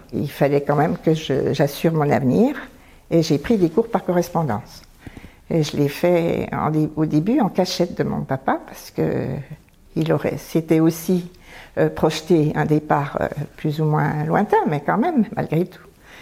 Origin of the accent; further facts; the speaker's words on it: Arc-et-Senans, Bourgogne-Franche-Comté, France; j'ai grandi dans un magnifique village qui s'appelle Arquesnans, dans le département du Doubs.